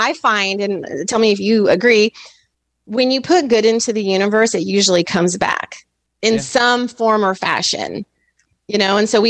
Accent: St. Louis, Missouri, United States; Like, I'm from St. Louis originally, go Cards.

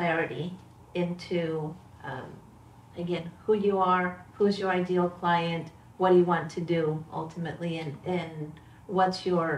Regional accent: Chile; I grew up in Chile, so we watched all the cartoons in Spanish, so they had different names, and they sounded different.

